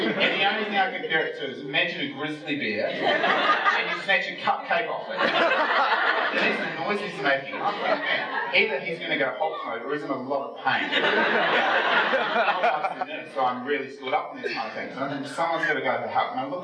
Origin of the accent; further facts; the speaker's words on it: New Zealand; we're from New Zealand and we all have like label dark hair